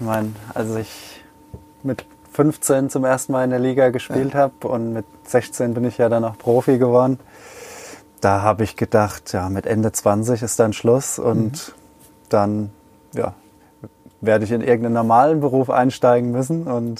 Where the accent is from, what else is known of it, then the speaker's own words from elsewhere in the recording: Erbach, Hesse, Germany; aber ich komme ja aus Erbach